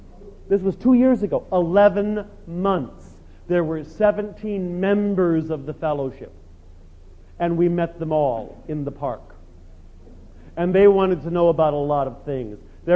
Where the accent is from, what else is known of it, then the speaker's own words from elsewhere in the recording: United States; I'm an American, how are you, how are things in Poland